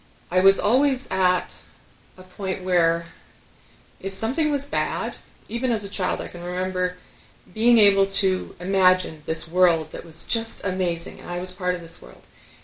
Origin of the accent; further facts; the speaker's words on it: Spruce View, Alberta, Canada; I grew up in Spruce View, Alberta, a farming community of Danish people, and we were Dutch. So we blended in well.